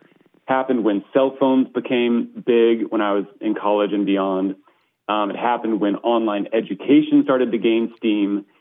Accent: Sisters, Oregon, United States; also born or lived in San Luis Obispo, California; Well, I spent the first 10 years of my life in San Luis Obispo, California, and at that point, my family moved up to Sisters, Oregon, where I finished out my high school education.

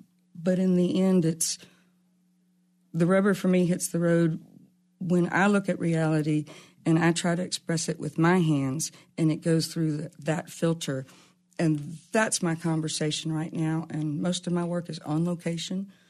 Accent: Louisville, Kentucky, United States; moved away as an adult; also born or lived in Kansas City / South Carolina / Southern California; I was born in Kansas City, but raised in Louisville, Kentucky.

